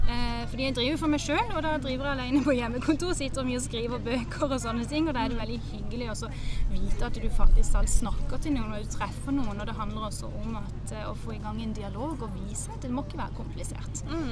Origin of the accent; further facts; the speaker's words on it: United States; also born or lived in Sørlandet, Norway; now in Norway; jeg jo sørlending, som dere hører kanskje. Men jeg vokste opp I USA